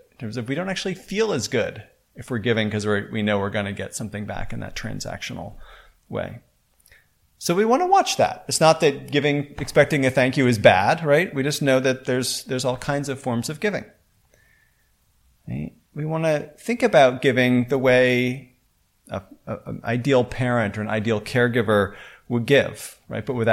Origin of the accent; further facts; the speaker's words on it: United States; I know as an American, we often kind of are very self-critical